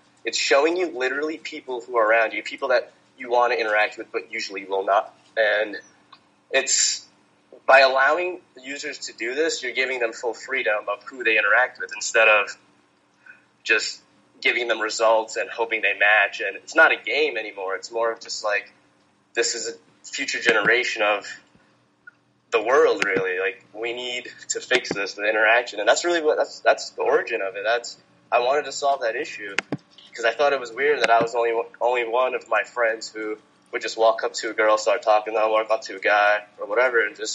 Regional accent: New York City, New York, United States; Like, I grew up in New York City.

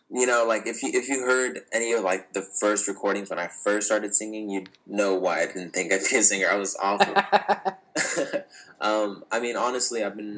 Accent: California, United States; yeah, I'm 19 years old. I'm from California. I've been singing since I was 15

